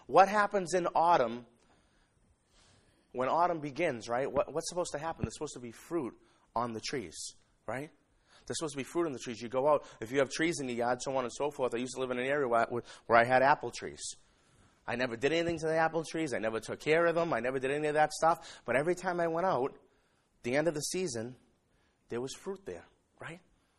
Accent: Revere, Massachusetts, United States; in Revere Beach where I'm from. I don't know what's going on over there. So, not that, you know, I'm from Revere, so I'm not knocking yourself.

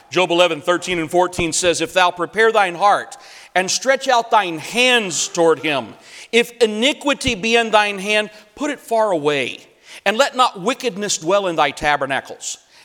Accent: Mexico; also born or lived in Mongolia; I grew up in Mexico.

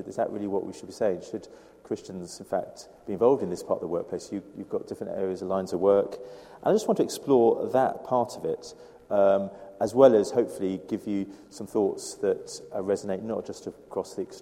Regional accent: Cockfosters, London, United Kingdom; I grew up in Godfosters, so East Barnet Library was my local

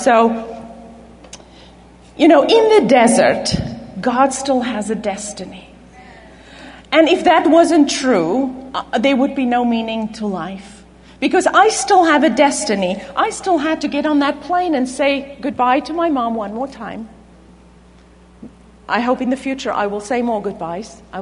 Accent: South Africa; now in United States; I was born and raised in South Africa, where all my earthly family still live.

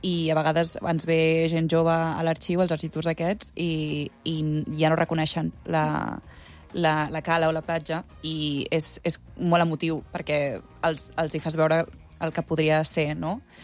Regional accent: Barcelona, Catalonia, Spain; jo soc de Barcelona, però clar, ara estic vivint aquí i estic descobrint coses meravelloses.

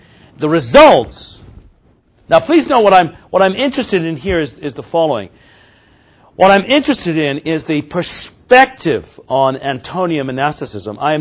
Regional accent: Canada; And being a Canadian, one of the things that Canadians are taught when you go through Canadian history

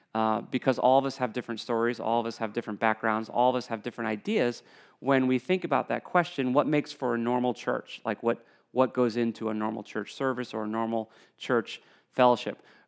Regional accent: New England, United States; growing up in New England, just a few miles down the road, I went off to college in the Midwest.

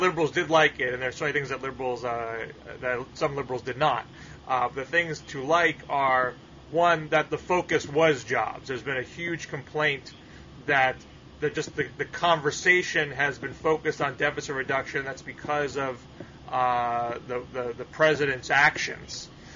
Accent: Australia; I'm strictly an Aussie rules football man.

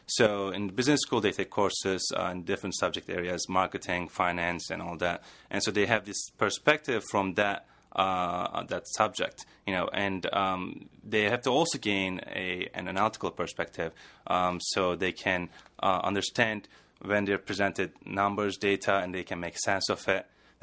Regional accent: Turkey; I'm from Turkey originally

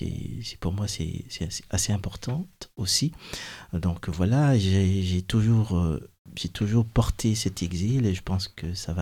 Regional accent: Haiti; born there; moved away; sachant que j'ai quitté Haïti en 2011. Et après le tremblement de terre, donc je suis jamais retourné malheureusement.

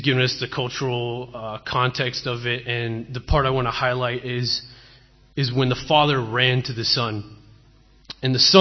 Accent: Virginia Beach, Virginia, United States; I'm from Virginia, Virginia Beach area.

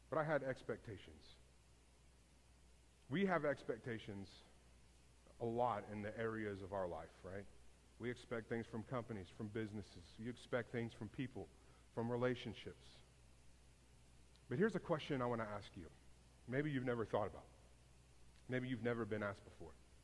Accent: Houston, Texas, United States; I grew up in Houston.

